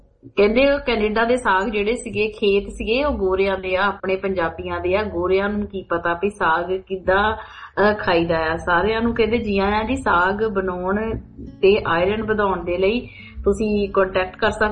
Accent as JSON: {"language": "Punjabi", "region": "Punjab", "country": "India", "said": "ਮੈਂ ਦੁਆਬੇ ਤੋਂ ਬਿਲੋਂਗ ਕਰਦੀ ਹਾਂ ਜੀ, ਹੁਸ਼ਿਆਰਪੁਰ ਡਿਸਟ੍ਰਿਕਟ ਤੋਂ"}